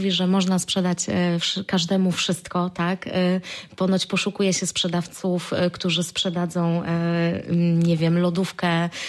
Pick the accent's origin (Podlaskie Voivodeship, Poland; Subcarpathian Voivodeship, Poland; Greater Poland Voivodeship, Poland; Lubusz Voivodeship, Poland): Lubusz Voivodeship, Poland; Zielona Góra; ja spędziłam 15 lat w ogóle poza Zieloną Górą. Jestem z Zielonej Góry i teraz tutaj wróciłam.